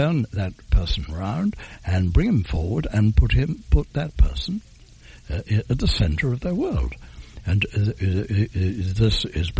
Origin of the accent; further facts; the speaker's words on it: England, United Kingdom; Well, I'm English. I'm 83, they tell me